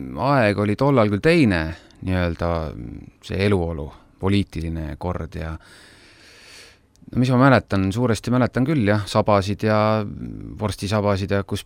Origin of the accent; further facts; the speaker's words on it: Põlva, Põlva County, Estonia; aga ma olen Põlvast pärit